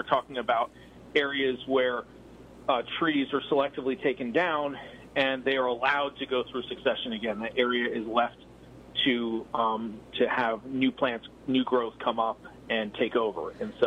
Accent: New Jersey, United States; so I know New Jersey better than New York, of course, because I'm from New Jersey.

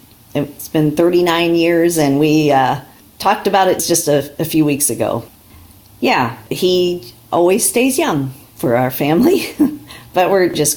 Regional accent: Maryland, United States; also born or lived in Washington, D.C.; I was born in Washington, D.C. My family lived just outside of D.C. in Maryland.

